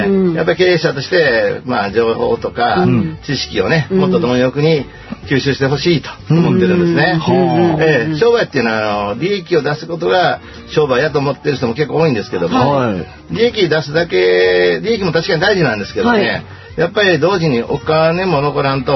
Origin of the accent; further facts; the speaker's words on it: Kansai, Japan; accent: Kansai dialect; 標準語で喋れ言われても私の標準語は関西弁ですから